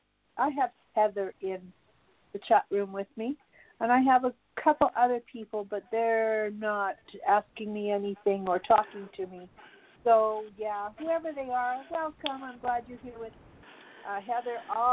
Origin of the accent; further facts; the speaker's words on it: Canada; I'm Canadian. I live in Alberta